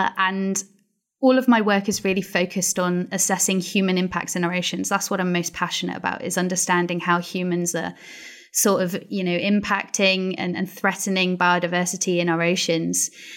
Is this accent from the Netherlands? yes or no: no; Wales, United Kingdom; So I'm from Pembrokeshire, and it's a beautiful part of Wales. I mean, you know, I lived right next to the sea, used to spend every given moment in it.